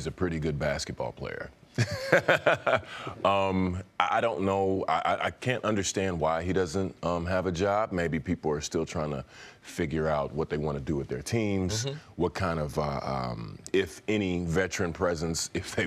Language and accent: English; Dallas, Texas, United States; You know, being in San Antonio, I'm from Dallas